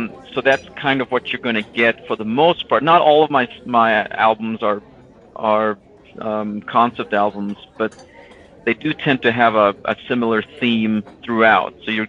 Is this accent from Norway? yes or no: yes; Norway; I'm from Norway. We'd love to play Norway, Sweden, Denmark.